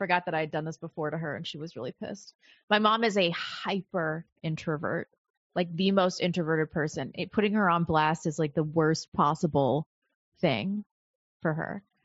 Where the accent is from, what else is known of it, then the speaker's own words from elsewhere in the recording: St. Louis, Missouri, United States; Okay, so I was from St. Louis, but I lived in West County, so it was the white area.